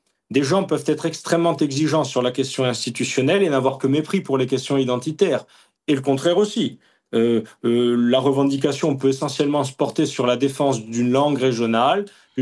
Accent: La Trinité-sur-Mer, Brittany, France; Je suis bretonne. C'est une part essentielle de ma vie, mon village, la Trinité-sur-Mer.

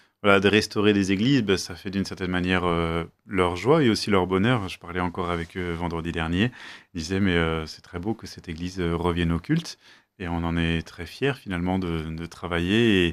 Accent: Munster, Grand Est, France; now in Besançon, France; moi, je viens d'Alsace, donc c'est juste un peu au nord, à 1h30 de route, village de Münster exactement. Et cela fait 10 ans que je suis sur place à Besançon

